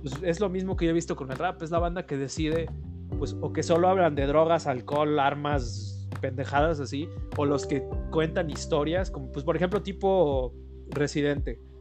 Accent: United Kingdom; accent: British; Spanish is a second language; Y ahora ya no puedo hablar con mi acento británico y me cuesta el trabajo. Pero sigo utilizando las mismas palabras, entonces se oye como si tuviera un pedo mental. Y mi tía y mi primo allá en Inglaterra pues se encabronan cada que voy.

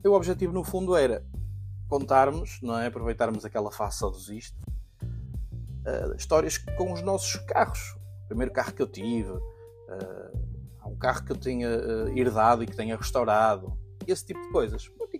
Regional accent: Norte, Portugal; sobretudo na Zona Norte, que é de onde eu sou

